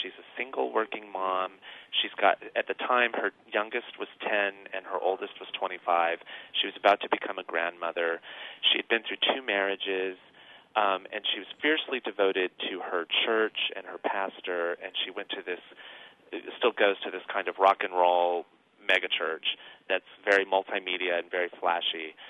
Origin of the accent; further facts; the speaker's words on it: Oklahoma, United States; I grew up in Oklahoma, but we drove to New Mexico and cut down a beautiful pine tree at a Christmas tree lot where you can cut down your own tree.